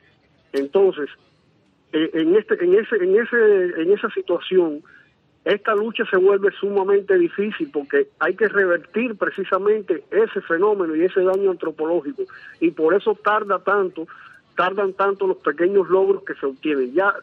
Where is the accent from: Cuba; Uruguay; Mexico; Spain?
Cuba; moved away; como cubano que vive aquí